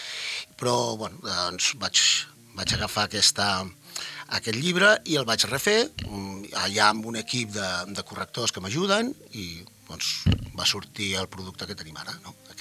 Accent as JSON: {"language": "Catalan", "region": "Catalonia", "country": "Spain", "lives_now": "Formentera, Spain", "said": "Jo vinc també de la Costa Brava, vinc d'altres indrets"}